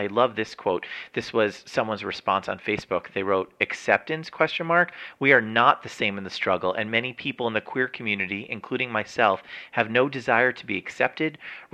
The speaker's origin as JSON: {"language": "English", "region": "New Jersey", "country": "United States", "tie": "born or raised there", "said": "In my home state of New Jersey, the state in which I was born, the state in which I was raised"}